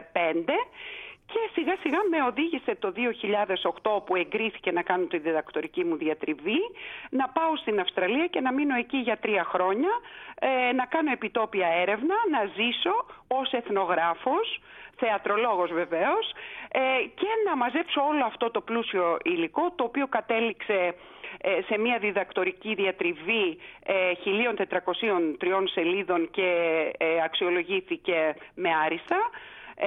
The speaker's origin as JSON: {"language": "Greek", "town": "Montreal", "region": "Quebec", "country": "Canada", "tie": "born or raised there", "said": "Εγώ ως παιδί μεταναστών, αλλά γεννημένη και μεγαλωμένη στο Μόντρεαλ του Καναδά"}